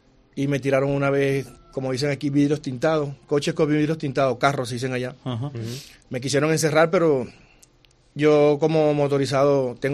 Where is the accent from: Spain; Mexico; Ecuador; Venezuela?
Venezuela; como está escasa en mi país, la desvían para el mercado negro, para lo que llaman allá en Venezuela el bachaqueo